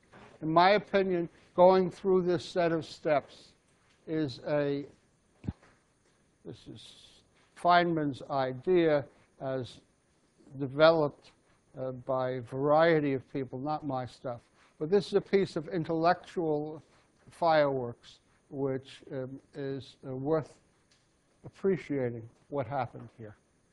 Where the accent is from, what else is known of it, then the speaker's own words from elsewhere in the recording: Illinois, United States; Ising got his PhD, but was sent off to my home state, Illinois, to be a teacher